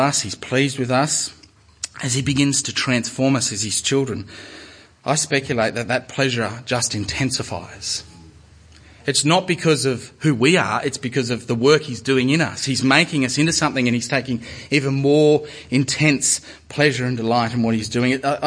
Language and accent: English; Moree, New South Wales, Australia; I come from Moree, a town that is, I mean, you have no idea.